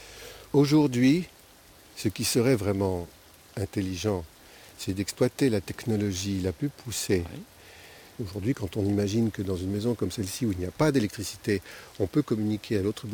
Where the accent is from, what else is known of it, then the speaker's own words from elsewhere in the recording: France; qui, chez nous, en France, ne sont pas exploitées.